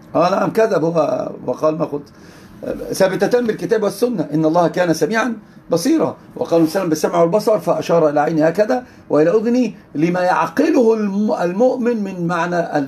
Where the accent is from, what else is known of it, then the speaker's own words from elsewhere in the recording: Egypt; accent: Egyptian; انظر أنا أتكلم العربية ولكنتي مصرية